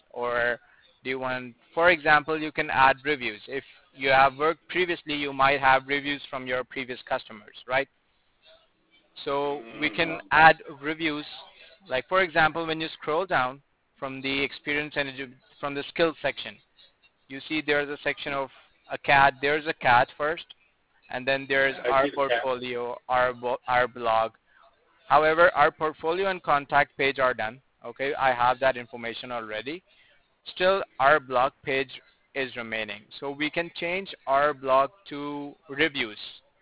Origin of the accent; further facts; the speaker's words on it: Cleveland, Ohio, United States; born there; I was born in Cleveland, right?